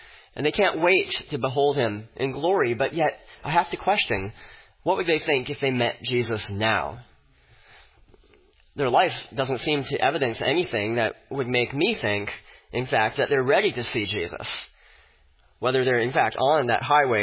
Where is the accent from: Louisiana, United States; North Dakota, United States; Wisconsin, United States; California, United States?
North Dakota, United States; Fargo; I remember years ago when President George W. Bush came to my hometown of Fargo, North Dakota, and the entire city was bustling